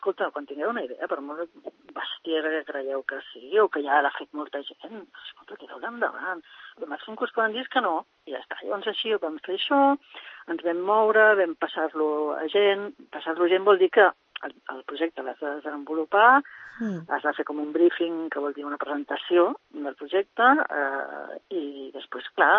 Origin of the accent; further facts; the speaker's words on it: Barcelona, Catalonia, Spain; now in Sant Cugat, Spain; Jo sóc de Barcelona, però no tornaria a viure a Barcelona ni que em paguessin.